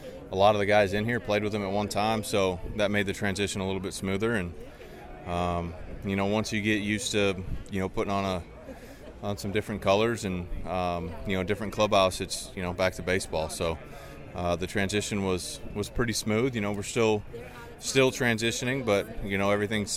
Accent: Puyallup, Washington, United States; growing up in Puyallup, it's, you know, 45 minutes, an hour drive with, you know, without traffic.

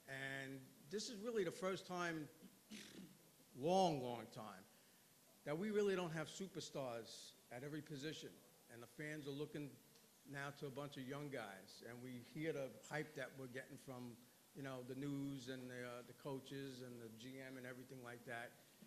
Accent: New York, United States; from Long Island, New York.

